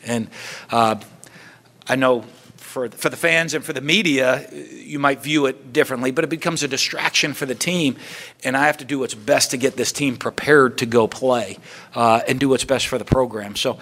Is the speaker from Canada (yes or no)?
no; New Hampshire, United States; I grew up in New Hampshire. So it's snowing and it's freezing cold outside